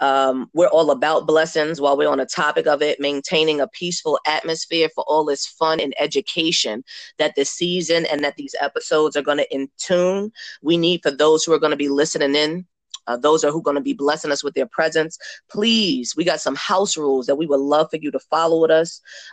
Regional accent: Queens, New York, United States; now in North Carolina, United States; I'm from Jamaica, Queens originally, and I currently live in North Carolina. I've been living here for some years.

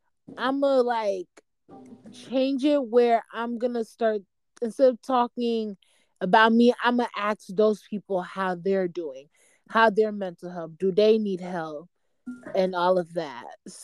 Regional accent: Nigeria; accent: Nigerian; English is a second language; Please don't mind my English. I'm Nigerian. I got the accent.

